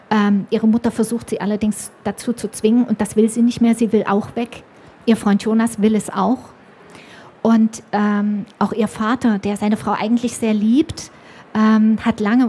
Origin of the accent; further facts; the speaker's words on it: Naumburg, Saxony-Anhalt, Germany; also ich komme aus Naumburg